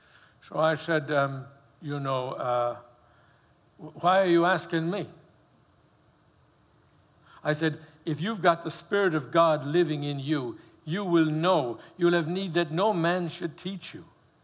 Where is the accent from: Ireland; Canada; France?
Ireland; now in United States; Anyway, I was long here from Ireland. Anyway, I know I'm Irish, but he really thought I was particularly green